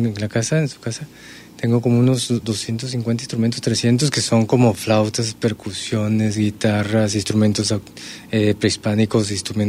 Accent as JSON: {"language": "Spanish", "town": "Monterrey", "region": "Nuevo León", "country": "Mexico", "tie": "born there", "lives_now": "Puerto Vallarta, Mexico", "said": "Sí, nací en Monterrey."}